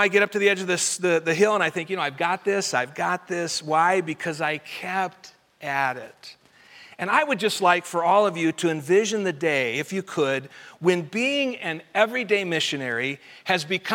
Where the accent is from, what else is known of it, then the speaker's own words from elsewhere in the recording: Colorado, United States; also born or lived in Iowa; Even though I grew up in Colorado, I was 28 years old when I went skiing for the very first time.